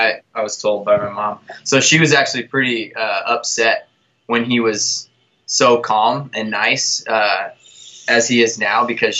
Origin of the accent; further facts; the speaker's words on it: The Woodlands, Texas, United States; I grew up just north of Houston, actually not too far from Corkscrew, before Corkscrew was around, a town called the Woodlands.